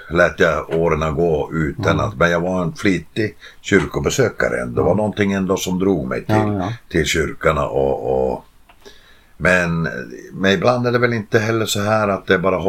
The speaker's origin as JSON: {"language": "Swedish", "town": "Jakobstad", "region": "Ostrobothnia", "country": "Finland", "tie": "born or raised there", "said": "Där jag växte upp i Finland i en stad som heter Jakobstad."}